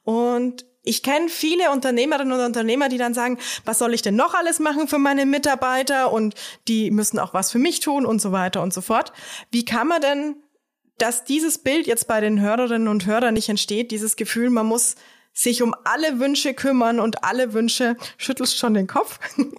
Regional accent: Germany; Also ich bin Deutsche und Österreicherin, aber ich bin mit dem deutschen System aufgewachsen.

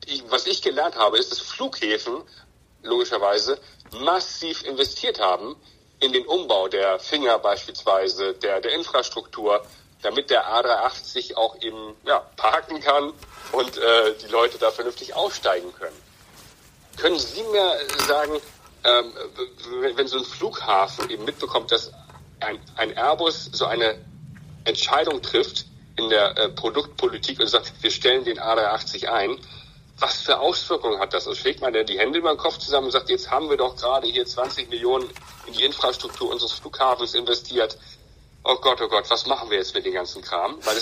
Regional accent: Hamburg, Germany; Auch wenn ich hier in Europa sitze oder auch natürlich als Hamburger

